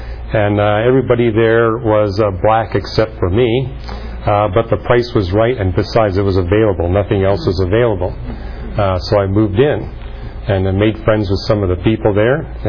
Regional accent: Canada; now in United States; I was from Canada

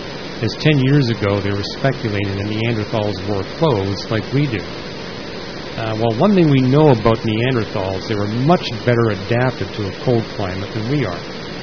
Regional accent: Canada; I mean, I grew up in Canada.

